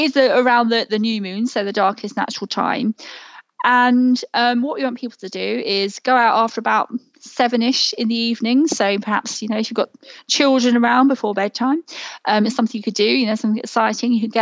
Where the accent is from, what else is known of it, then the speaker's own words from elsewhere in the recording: London, United Kingdom; I've grown up in a lit country. You know, I'm used to lighting, like I say, growing up near Heathrow.